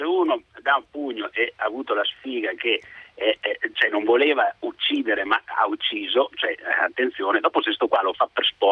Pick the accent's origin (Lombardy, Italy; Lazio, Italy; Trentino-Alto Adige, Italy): Trentino-Alto Adige, Italy; Bolzano; now in Rimini, Italy; io chiamo da Rimini, però sono originario di Bolzano